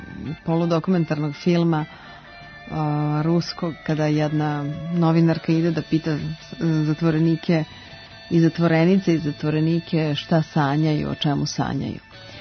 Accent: Podgorica, Montenegro; Ja sam detinjstvo provela u Podgorici, tadašnjem Titogradu

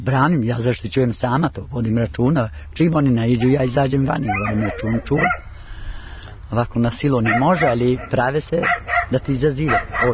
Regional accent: Dolac, Peja District, Kosovo; born there; Ja sam rođen u Dolac.

